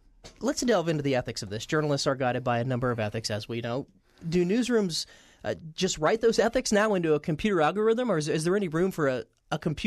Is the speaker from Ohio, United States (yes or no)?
yes; Ohio, United States; Thomas, as you know, I grew up in Union County, and I had no idea that there's an amazing company based right in Plain City.